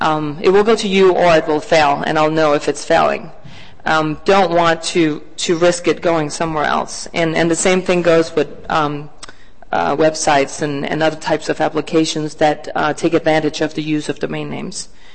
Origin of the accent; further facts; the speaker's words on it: Denmark; English is a second language; moved away as an adult; now in Los Angeles, United States; I'm from Denmark, as Anne-Marie said, we decided to take this in English, and I think maybe that's my fault because my Swedish is not that good.